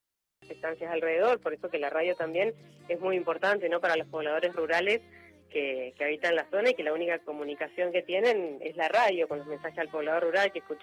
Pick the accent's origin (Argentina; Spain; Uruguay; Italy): Argentina; Gobernador Gregores, Santa Cruz; yo nací acá, en Gobernador Gregores, así que, pero desde chiquita, bueno, toda mi familia, desde mis abuelos, que vivían en las estancias, entonces de muy chiquitita, digamos, como que me crié en la naturaleza campestre